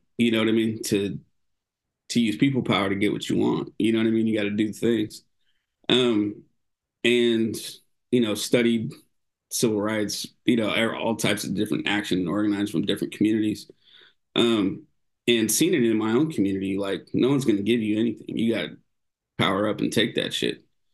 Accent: Oakland, California, United States; And, you know, I'm an urban Indian. I was born and raised here in Oakland.

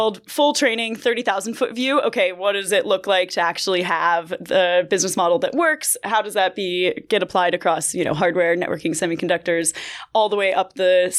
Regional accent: Connecticut, United States; Connecticut.

